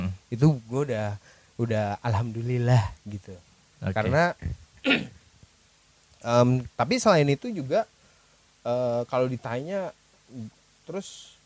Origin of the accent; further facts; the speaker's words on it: Tangerang, Banten, Indonesia; Ya memang gue berdarah Jogja tapi gue udah besar di Tangerang.